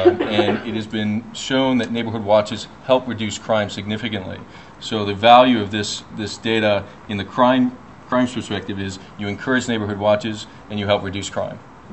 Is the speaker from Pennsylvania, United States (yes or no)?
yes; Philadelphia, Pennsylvania, United States; now in Baltimore, United States; I was a transplant from Philadelphia, and I was interested in crime, obviously living in Baltimore.